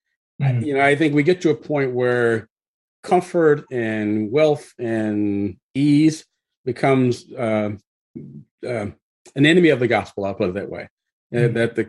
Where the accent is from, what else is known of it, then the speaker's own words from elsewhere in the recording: Tennessee, United States; also born or lived in Milwaukee, Wisconsin; now in McKinney, United States; I'm originally from Tennessee. Spent half my childhood in Tennessee, another half in Milwaukee, Wisconsin.